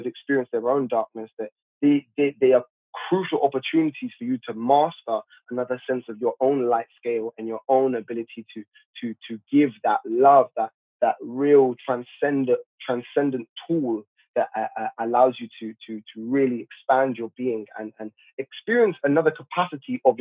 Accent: Hackney, London, United Kingdom; I grew up in East London. I grew up in Hackney, one of the worst boroughs. I grew up in Finchley

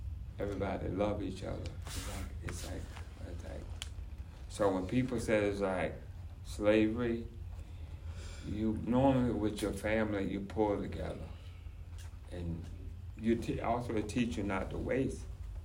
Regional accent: the South, United States; because I grew up in the South, in the summer you have abundance of vegetables.

